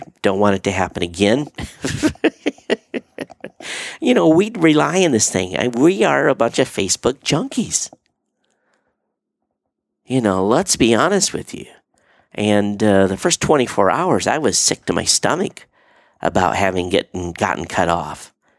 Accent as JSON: {"language": "English", "region": "Michigan", "country": "United States", "tie": "born or raised there", "said": "Where I grew up, actually the town over from where I grew up in Coldwater, Michigan, they have had Muni broadband for many, many years."}